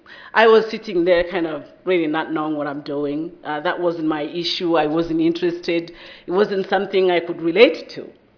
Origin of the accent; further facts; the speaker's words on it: Rwanda; I'm also from Rwanda, some small country in Central Eastern Africa. So if my accent is too thick for you, feel free to stop me midway.